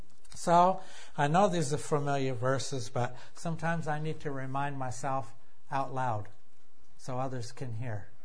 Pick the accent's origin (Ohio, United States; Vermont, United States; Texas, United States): Vermont, United States; I'm from Vermont. I can handle it." You people in New Hampshire, maybe, I don't know, maybe you learned a different way, but that's how we think.